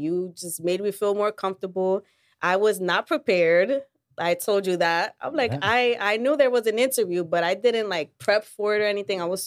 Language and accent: English; Harlem, New York, United States; Because, hello, I grew up in Harlem my whole entire life.